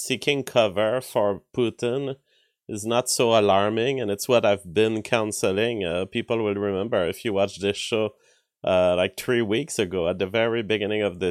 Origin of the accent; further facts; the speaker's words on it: Quebec, Canada; English is a second language; also born or lived in United States; I am from Canada. I am a Quebecois living in Canada. So that's where I'm from. I visited the Europe, and I've lived the 5 years of my life, a little more even, in the US. But I am a Canadian